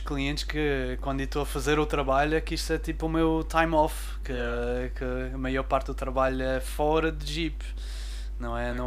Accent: South Africa; now in Portugal; Quando eu sou natural da África do Sul e saí de lá, um miúdo bem confuso.

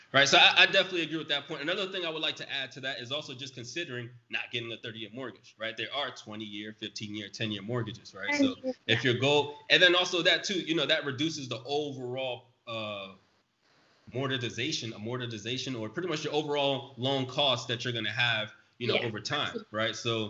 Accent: East Coast, United States; also born or lived in New York / Florida; Because me personally, I'm from the East Coast, lived in New York, lived in Florida.

